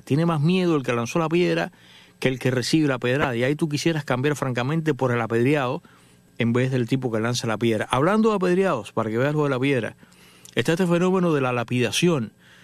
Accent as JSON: {"language": "Spanish", "country": "Cuba", "said": "siempre he sido un pelotero muy malo, a pesar de que soy cubano."}